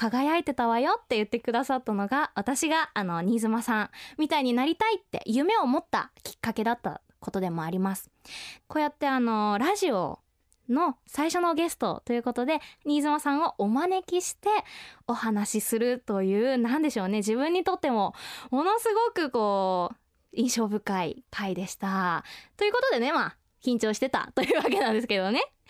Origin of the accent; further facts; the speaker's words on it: Hiroshima, Japan; 2008年の5月に、まあ、私がまだふるさとの広島にいた頃だったんですけど、